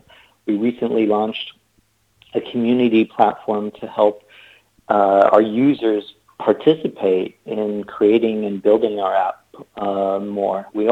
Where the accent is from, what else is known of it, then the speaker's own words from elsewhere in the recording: San Francisco, California, United States; I grew up in San Francisco, and it's a very multiracial town.